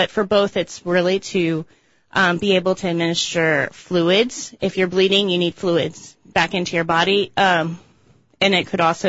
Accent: East Coast, United States; now in Washington, United States; When I worked, I'm from the East Coast and I never saw it.

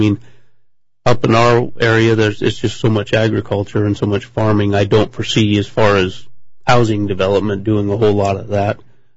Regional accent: Brewster, Washington, United States; I was born in Brewster, Washington.

